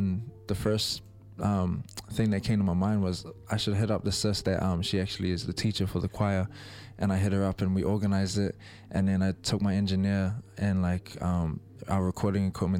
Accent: Avondale, Auckland, New Zealand; because, you know, I'm from Avondale, to take it back to where it all started.

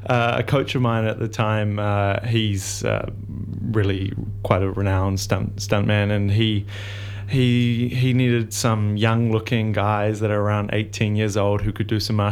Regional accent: Northland, New Zealand; I kind of started my martial arts when I was 10 years old, growing up in the Bay of Islands. I grew up in a really rural area

